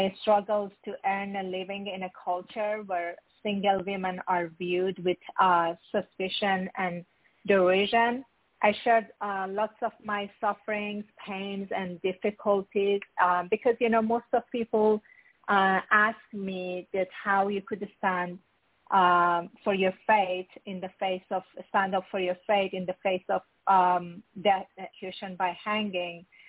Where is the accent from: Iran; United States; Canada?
Iran; my memories of growing up in Iran under the harsh dictates of Sharia law